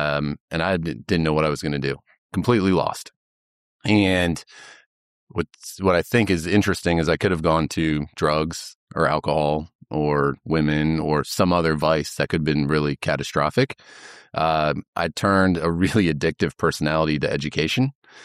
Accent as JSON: {"language": "English", "region": "California", "country": "United States", "tie": "born there", "said": "I was born in California. And I moved several times with them"}